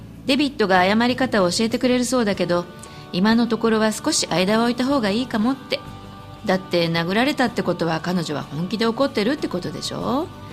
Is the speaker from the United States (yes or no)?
yes; United States; 大体は憶測がつくから、僕たちアメリカ人はあえて聞いたりはしないんだ。